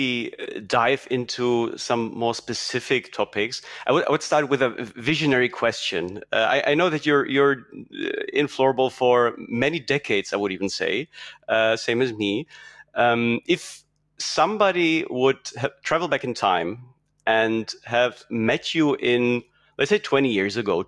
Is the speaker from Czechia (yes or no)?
yes; Czechia; English is a second language; It's quite a weird setup because you're a Czech native. I'm a Czech native. We're speaking English, but I'm pretty sure we'll manage.